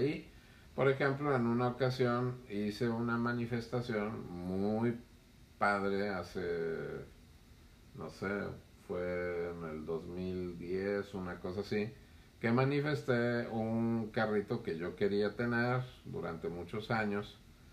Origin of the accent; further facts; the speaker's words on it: Mexico; ahora sí que como buen mexicano dije